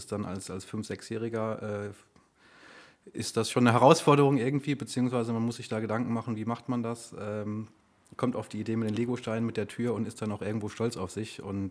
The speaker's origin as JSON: {"language": "German", "town": "Rheinböllen", "region": "Rhineland-Palatinate", "country": "Germany", "tie": "born or raised there", "said": "Also Rheinböllen ist mein Heimatort. Die Schule ist in Simmern gewesen, circa 13-14 Kilometer Entfernung."}